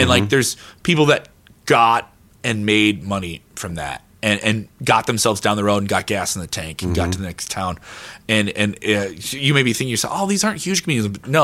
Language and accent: English; Chicago, Illinois, United States; Like if I move to another part, I never want to not feel like I'm a person from Chicago.